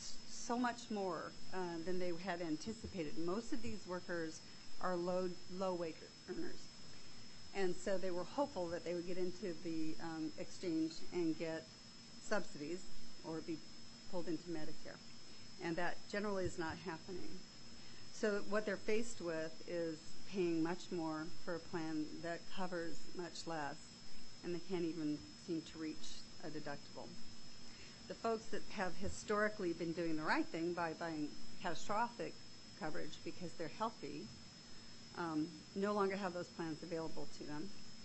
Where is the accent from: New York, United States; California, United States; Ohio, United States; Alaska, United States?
Alaska, United States; Fairbanks; born there; I was born in Fairbanks in 1958, and I've seen my fellow Alaskans support one another when it's been necessary.